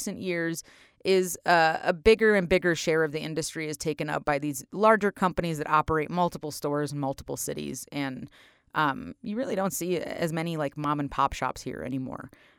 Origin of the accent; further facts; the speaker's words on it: Buffalo, New York, United States; moved away as an adult; I'm actually originally from Buffalo.